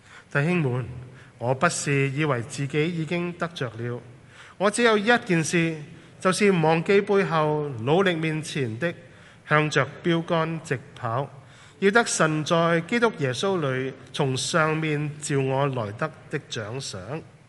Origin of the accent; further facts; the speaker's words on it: Hong Kong; 我们身处的香港，我们香港人很出名勤力的，很努力，很拼搏。